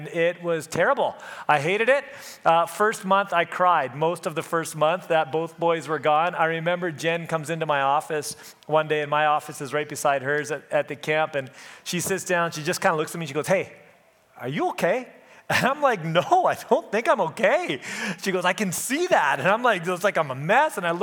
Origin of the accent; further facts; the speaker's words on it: Elkhorn, Manitoba, Canada; I grew up in Manitoba, actually. I grew up in Elkhorn, Manitoba, which is a little community just kind of on the west side of the province.